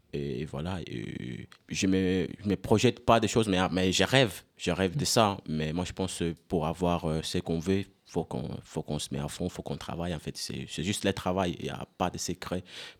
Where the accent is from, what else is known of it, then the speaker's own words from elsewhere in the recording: Amiens, Hauts-de-France, France; je suis d'Amiens